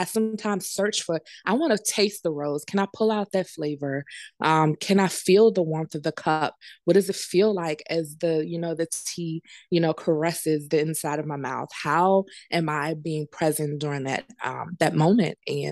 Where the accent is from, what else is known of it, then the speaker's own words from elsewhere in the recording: Richmond, Virginia, United States; a business plan competition in my hometown of Richmond, Virginia